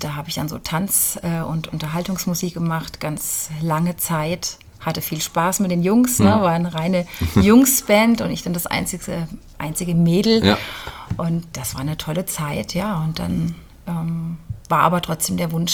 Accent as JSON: {"language": "German", "town": "Fulda", "region": "Hesse", "country": "Germany", "tie": "born or raised there", "also_born_or_lived": "Palatinate", "said": "Ja, ich bin in der Pfalz geboren und dann, wie das Leben manchmal so spielt, hat es mich dann hierher verschlagen und habe dann lange auch in Fulda direkt gelebt, dann mit meinen Eltern auch ein bisschen weiter außerhalb."}